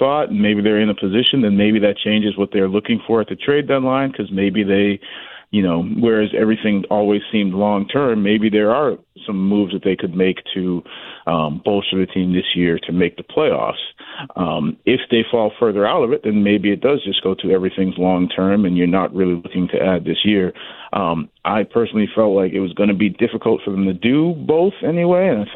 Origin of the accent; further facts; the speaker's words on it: Northeast, United States; it might be because I grew up in the Northeast